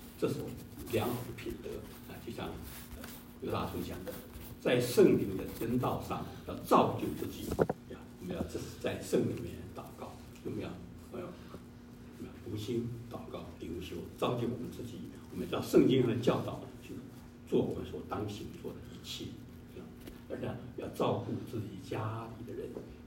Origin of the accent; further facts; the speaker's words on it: China; 我们都知道，大家都知道，我们中国人讲嘛，家丑不可外扬